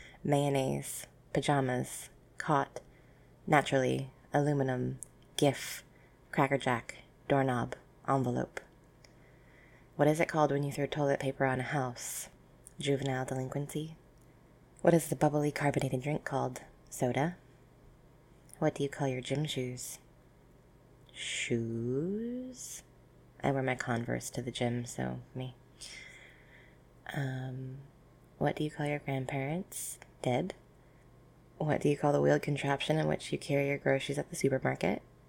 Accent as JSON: {"language": "English", "country": "United States", "said": "Two, where are you from? I am from America, the States."}